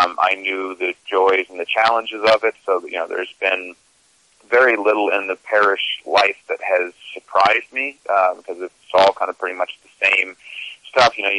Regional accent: Minnesota, United States; born there; also born or lived in Utah / Connecticut; But I grew up kind of in a host of congregations throughout the country. I was born in Minnesota, lived in Utah for a while, and Connecticut for a while.

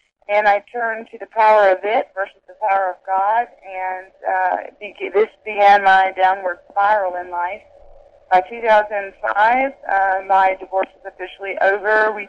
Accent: Alabama, United States; I grew up in the South, in the southern United States, in Alabama, to a Christian parent.

